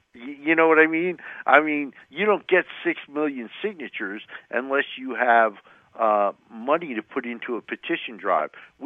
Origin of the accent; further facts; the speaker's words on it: New Jersey, United States; again from New Jersey, yay, my home state